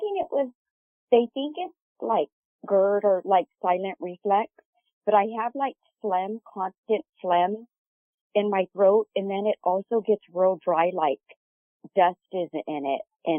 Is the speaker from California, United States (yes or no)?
yes; Sacramento, California, United States; I'm from Sacramento, California.